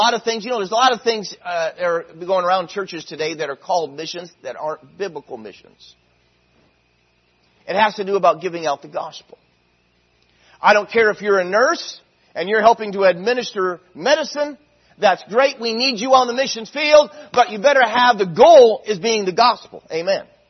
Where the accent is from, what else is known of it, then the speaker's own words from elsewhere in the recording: United States; accent: American; and actually speak with my American accent